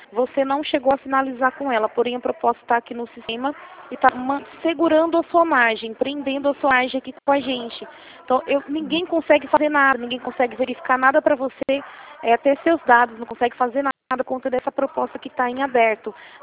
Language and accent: Portuguese; Rio Claro, São Paulo, Brazil; eu sou aqui de Rio Claro mesmo, da agência de Rio Claro.